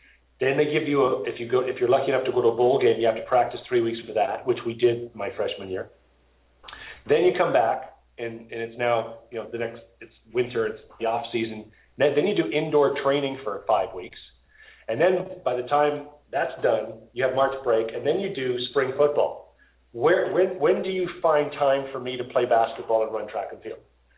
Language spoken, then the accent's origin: English; Canada; you are now actually ineligible to play in the CFL as a Canadian until your class graduates in 1981.